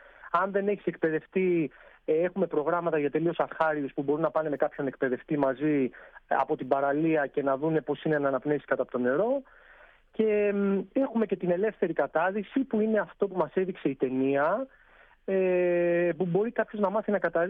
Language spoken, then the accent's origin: Greek; Amorgos, South Aegean, Greece; Έτσι ξεκίνησε και η ιδέα να ανοίξω καταδυτικό εδώ στον τόπο μου.